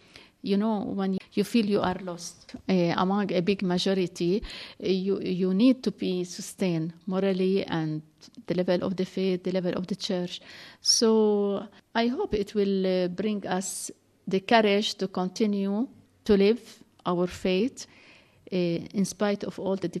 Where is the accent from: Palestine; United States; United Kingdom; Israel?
Palestine; Bethlehem, West Bank; since I was from Bethlehem, the congregation, the place of formation was in France, in Marseille. And when I have been for the first time in 1971, when I said I'm coming from the Holy Land, from Bethlehem, are you Christians?